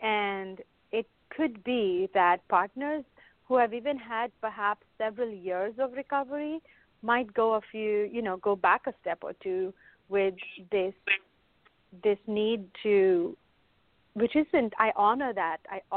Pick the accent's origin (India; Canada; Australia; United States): India; right from the time that I was a little girl growing up in India